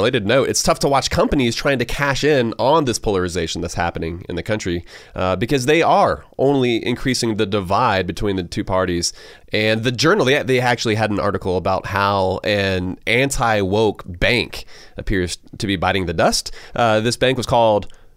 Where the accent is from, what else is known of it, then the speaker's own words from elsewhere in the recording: Georgia, United States; Like, as someone who is born and raised in Georgia, I have so many friends who would be offended